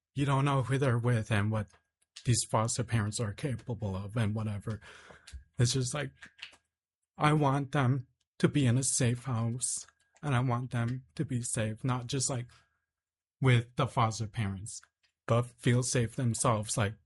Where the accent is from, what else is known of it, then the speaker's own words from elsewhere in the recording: Fairbanks, Alaska, United States; I'm from Fairbanks, and I'm in support of the House Bill 157.